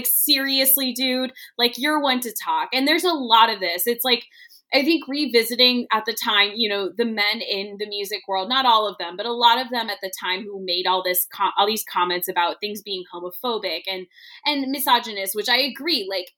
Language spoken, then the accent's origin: English; Virginia, United States; I grew up in Virginia and he is from Virginia